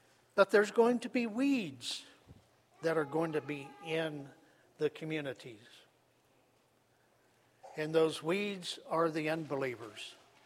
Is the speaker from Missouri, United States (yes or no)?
no; Manhattan, Kansas, United States; I grew up in Manhattan, Kansas, on a farm.